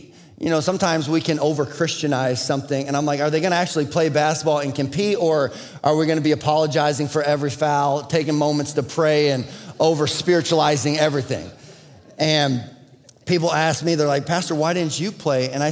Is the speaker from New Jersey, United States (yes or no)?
no; Minnesota, United States; I'm coming from Minnesota, the hockey state, where you could have the best basketball team in the state, but people would be going to the hockey team game over any basketball game.